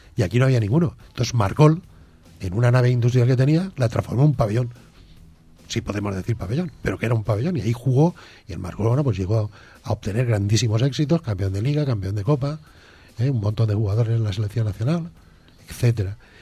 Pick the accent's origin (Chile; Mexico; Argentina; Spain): Spain; Valencia, Valencian Community; also born or lived in Reus; Cuando nací en Reus, ya en Reus empecé a nadar en el Club Deportivo Reus. Cuando mi padre, que era militar, se trasladó a Valencia, seguí nadando, era escolar entonces, jovencito, 10, 11 años, en el Club Delfín de Valencia.